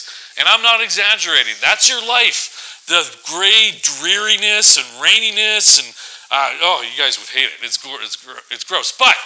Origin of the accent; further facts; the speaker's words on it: Vancouver, British Columbia, Canada; When I was a kid, I grew up in Vancouver, and one of the greatest things about living in Vancouver was you got to see the mountainscapes.